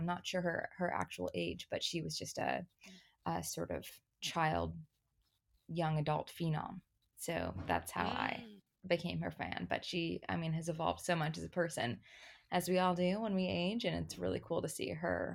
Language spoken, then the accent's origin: English; Illinois, United States; I grew up in Illinois and am a dual citizen with the U.S. and Jamaica.